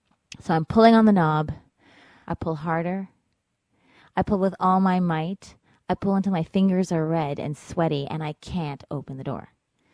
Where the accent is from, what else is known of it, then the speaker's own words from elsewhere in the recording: Toronto, Ontario, Canada; moved away as an adult; now in New York City, United States; I'm from Toronto, Canada, and I currently live in Greenwich Village, New York City.